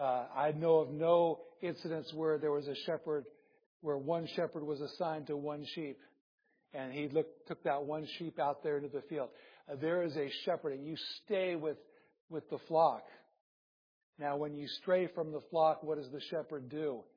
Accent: Iowa, United States; I grew up in Iowa. It was cattle and hogs mostly, and not sheep that I recall.

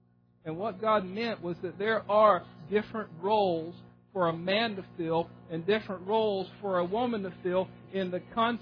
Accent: the South, United States; We grew up in the South, and in the South you had to have a knife.

